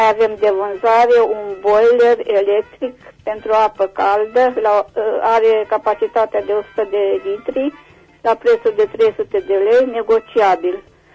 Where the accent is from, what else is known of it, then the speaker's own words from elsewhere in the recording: Reșița, Caraș-Severin, Romania; Sunt din Reșița